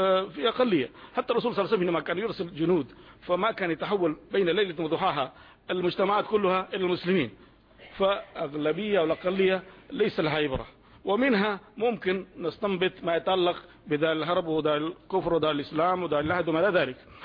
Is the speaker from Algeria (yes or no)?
no; India; التحقيق المناط يختلف عندنا في الهند على سبيل المثال